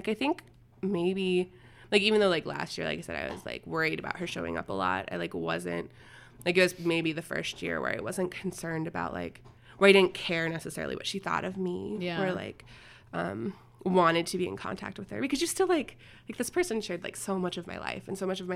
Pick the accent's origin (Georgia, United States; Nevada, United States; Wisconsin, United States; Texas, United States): Nevada, United States; Winnemucca; like 6 hours from like her sister's place in Idaho to like my hometown of Winnemucca in the middle of the night